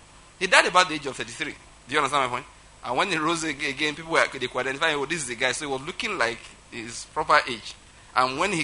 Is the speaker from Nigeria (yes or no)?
yes; Ondo, Nigeria; I'm from Ondo State, naturally speaking.